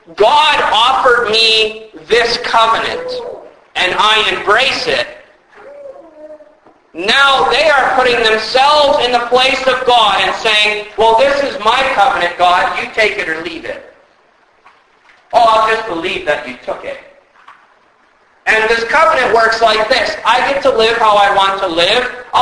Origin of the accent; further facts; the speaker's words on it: United States; now in Canada; Since we're in Canada and I'm an American, I can bash on the U.S., so I will.